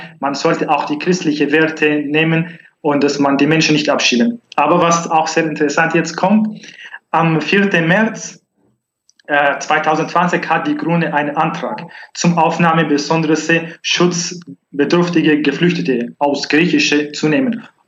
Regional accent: Syria; German is a second language; now in Germany; Ich komme aus Nordsyrien.

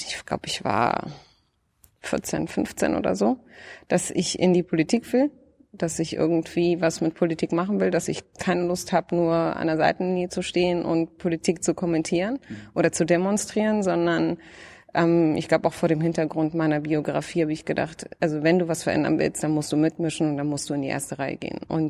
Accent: Berlin, Germany; Und dann sage ich, ich bin Deutsche. Und dann sagen sie, ja, aber wo kommst du denn wirklich? Und dann sage ich, ich komme aus Moabit.

